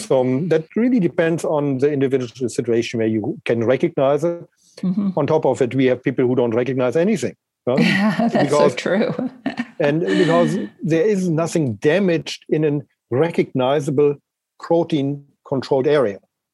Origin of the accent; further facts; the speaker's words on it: Berlin, Germany; I grew up in Berlin.